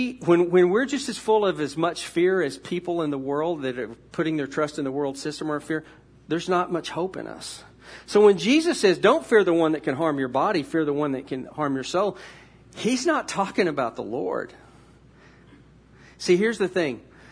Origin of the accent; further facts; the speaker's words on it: Texas, United States; also born or lived in Missouri; I'm a Texan, so I understand patriotism, okay? So I'm a Texan American, okay?